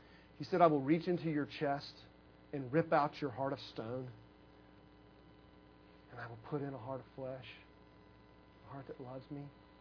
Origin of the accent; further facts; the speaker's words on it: Woodstock, Georgia, United States; I grew up in Cherokee County. When my family moved to Woodstock, the intersection of Highway 5 and 92 was a four-way stop.